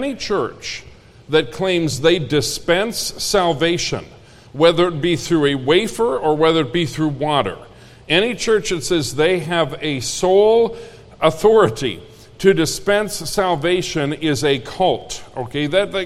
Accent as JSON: {"language": "English", "region": "Minnesota", "country": "United States", "tie": "born or raised there", "said": "Now, where I grew up in Minnesota, the confusion was rife in Minnesota as to this point"}